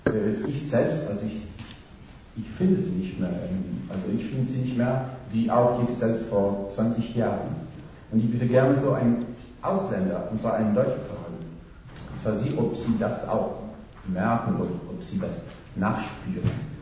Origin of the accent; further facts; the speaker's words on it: Trentino-Alto Adige, Italy; ich bin aus Südtirol, ich bin Italiener aus Südtirol